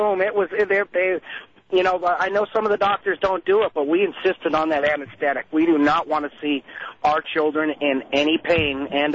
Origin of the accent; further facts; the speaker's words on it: Shelburne Falls, Massachusetts, United States; also born or lived in Greenfield; hey, I'm from Shelburne Falls, Massachusetts.